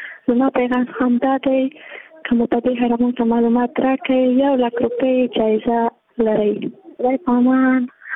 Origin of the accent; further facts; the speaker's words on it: Jowzjan, Afghanistan; زه د جوزجان ولایت یم.